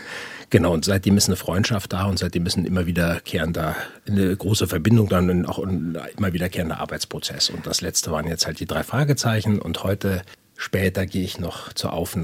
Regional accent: Hamburg, Germany; moved away as an adult; also born or lived in New York; now in Berlin, Germany; Geboren und aufgewachsen in Hamburg. Jedes Mal, wenn ich nach Hamburg komme, geht mir das Herz auf. Das geht auch niemals weg. Ich bin, bis ich Anfang 20 war, in Hamburg gewesen, bin dann ins Studium gegangen nach New York für 5,5 Jahre und dann von da nach Berlin.

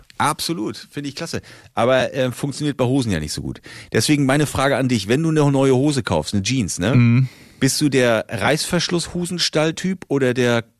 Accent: Northern Germany, Germany; so als Norddeutscher finde ich, ist man da nicht mehr ganz so aufgeregt

